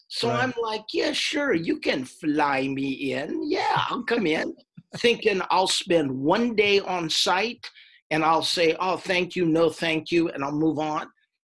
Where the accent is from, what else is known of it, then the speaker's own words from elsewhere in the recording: San Francisco, California, United States; I'm born and raised in California, San Francisco area.